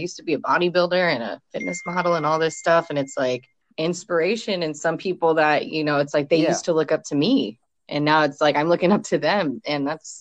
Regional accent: California, United States; And I was like, I'm from California. We don't have this.

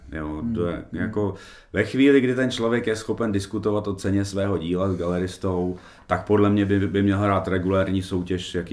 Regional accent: Nová Paka, Hradec Králové Region, Czechia; já jsem z Nové Paky a v Nové Pace máme expozici podkrkonošského spiritismu

